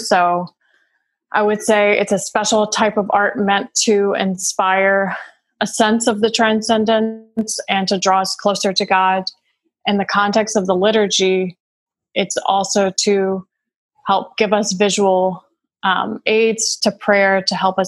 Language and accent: English; St. Francisville, Louisiana, United States; I was born and raised in Louisiana, in St. Francisville. And then I went to school in Baton Rouge at St. Joseph Academy.